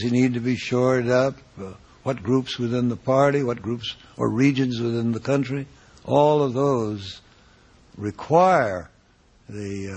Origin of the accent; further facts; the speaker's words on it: Nebraska, United States; But I'm from Nebraska, and we have a Republican Senator, Chuck Hagel, who's a great internationalist. I'm from the Midwest